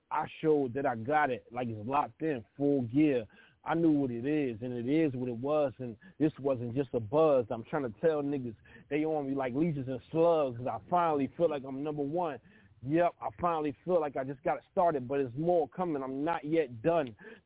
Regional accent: Philadelphia, Pennsylvania, United States; now in Trenton, United States; I was born and raised in Philly, North Philly, Philadelphia, Pennsylvania. You know, and now I'm living in New Jersey, Trenton, New Jersey.

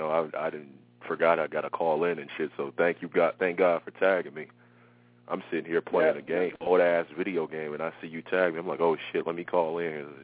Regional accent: Ohio, United States; I'm from Ohio, so it ain't much that goes on over there either

